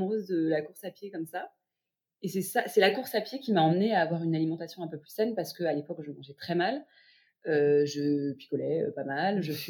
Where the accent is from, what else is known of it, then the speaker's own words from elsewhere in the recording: Paris, Île-de-France, France; je suis une Parisienne de 32 ans